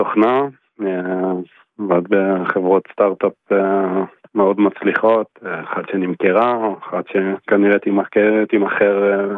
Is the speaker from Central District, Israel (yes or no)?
yes; Rishon LeZion, Central District, Israel; אנחנו מראשון לציון במקום.